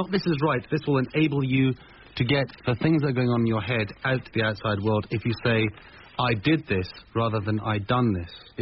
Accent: Scotland, United Kingdom; and I'm from Scotland and all the rest of it

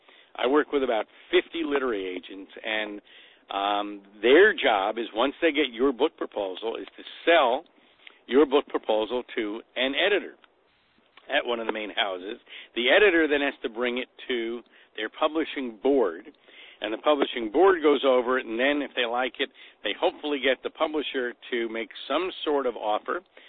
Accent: New York, United States; And forgive me, I'm from New York, so I actually, as you can tell, talk, you know, kind of quickly

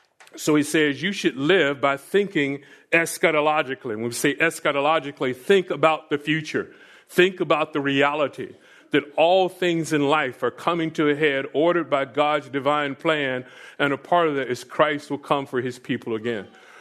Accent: Florida, United States; I grew up in Florida, and there were some people that called me.

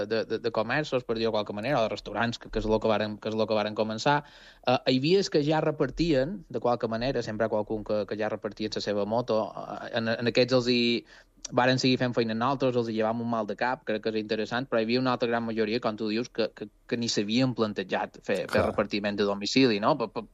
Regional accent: Campos, Balearic Islands, Spain; com tu has dit, nosaltres som de Campos.

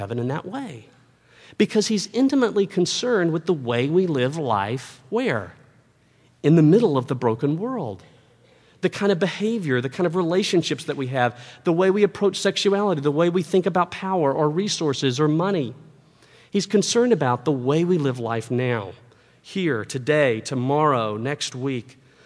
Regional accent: the South, United States; When I was a seminary student living in Philadelphia, I'm from the South, it was my first venture into the North, and it was cold up there.

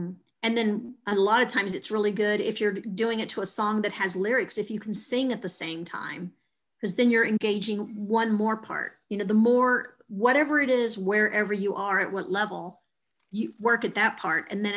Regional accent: Texas, United States; I'm from South Texas, where a lot of people spoke Spanish, and so I knew enough to know we were talking about work or if somebody was calling me a bad name, for example, but I never fluent.

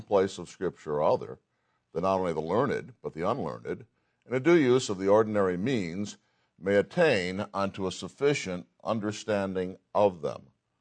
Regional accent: New England, United States; accent: Yankee; Oh, I said in my Yankee accent, fish oil.

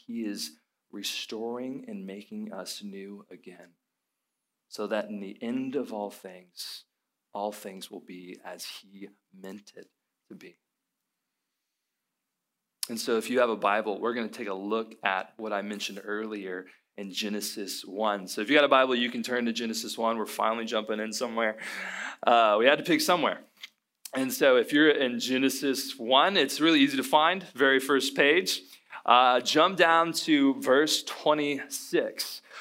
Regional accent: College Station, Texas, United States; also born or lived in Dallas; I grew up in College Station for my whole life, and I remember moving to Dallas shortly after college

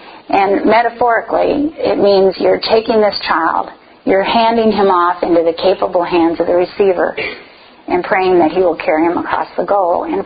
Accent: Chicago, Illinois, United States; also born or lived in Dallas / Washington, D.C.; Some of you know that I'm from Chicago. We've lived in Dallas a long time, but for a brief time, for 5 years, we were in Washington, D.C.

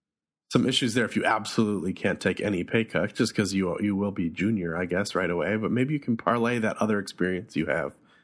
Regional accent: Midwest, United States; And I'm from the Midwest, so I'm not crapping on that.

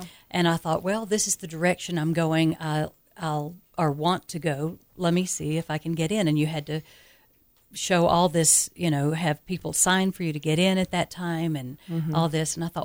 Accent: Orange, Texas, United States; I'm originally from Texas, yeah, from a little town on the Louisiana border called Orange.

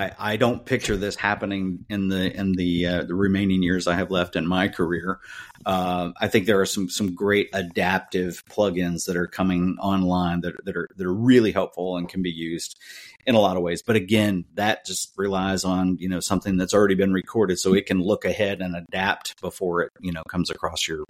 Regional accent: Atlanta, Georgia, United States; But probably the biggest thing was we're from Atlanta, and there was this little band that used to come open or come watch us play

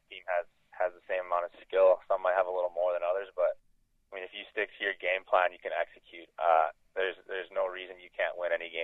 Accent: Roscoe, Illinois, United States; Love my hometown, Roscoe, but it's not the biggest hockey hotbed.

